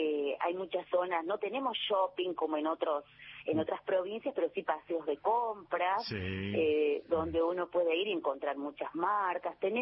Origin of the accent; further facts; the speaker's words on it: Córdoba, Argentina; born there; now in Catamarca, Argentina; yo nací en Córdoba, volvimos a Catamarca, después volví de nuevo a Córdoba y ahora vivo en Catamarca Capital.